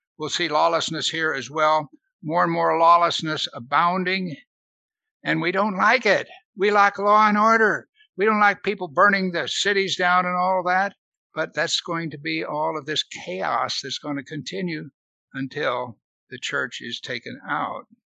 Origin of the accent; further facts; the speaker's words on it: Missouri, United States; I grew up in Missouri. We had a lot of tornadoes.